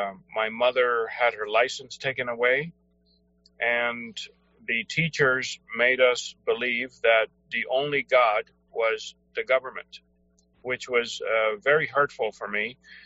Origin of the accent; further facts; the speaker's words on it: Cuba; now in United States; So I came from Cuba, and I have a very vivid memory of what big government was.